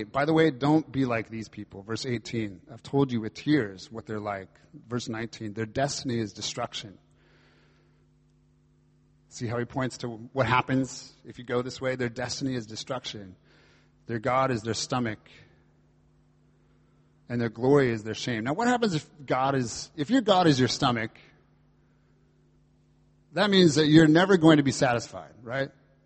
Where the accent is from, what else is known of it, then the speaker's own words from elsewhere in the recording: United States; as an American, you just sort of want to see, hey, can the Brits do it?